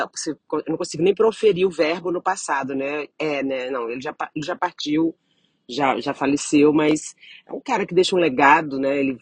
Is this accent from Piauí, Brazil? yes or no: yes; Piauí, Brazil; born there; Bom, eu sou nordestina, nasci no Piauí